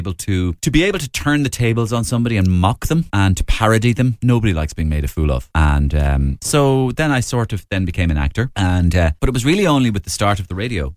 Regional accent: Belfast, Northern Ireland, United Kingdom; I'm a northerner, of course, so I'm from Belfast myself

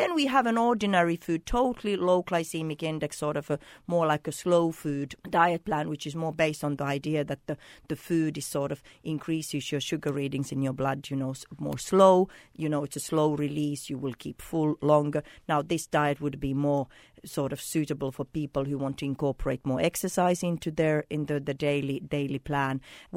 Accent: Finland; now in Ireland; I'm coming from Finland and I'm living in Ireland

